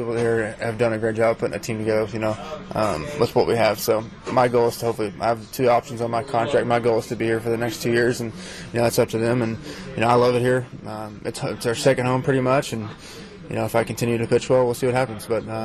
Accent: Texas, United States; born or raised there

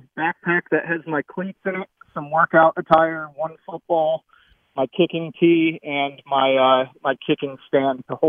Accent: Philadelphia, Pennsylvania, United States; now in Salt Lake City, United States; So I'm originally from Philadelphia, now living in Salt Lake City.

